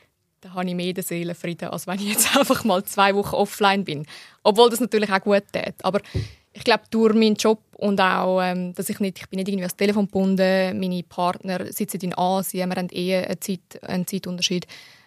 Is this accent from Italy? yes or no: no; Switzerland; Ich würde jetzt nicht sagen, ich bin naiv, aber in der Schweiz aufgewachsen hat man schon gewisse Naivität, was die Sicherheit angeht, auch in anderen Ländern.